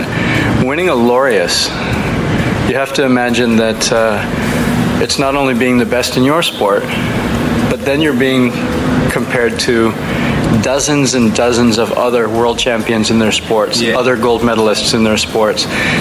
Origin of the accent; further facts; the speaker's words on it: Hawaii, United States; You know, I'm from Hawaii and I should be used to it, but this is too hot for me.